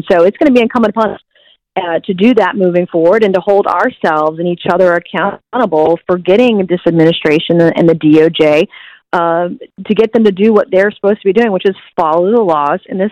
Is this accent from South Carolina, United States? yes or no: yes; South Carolina, United States; We're seeing shootings increase in my home state of South Carolina.